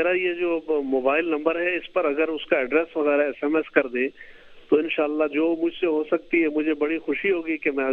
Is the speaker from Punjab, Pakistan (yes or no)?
no; Gilgit-Baltistan, Pakistan; now in Gilgit, Pakistan; اور میرا تعلق بلتستان سے ہے لیکن آج کل میں گلگت میں ہوں.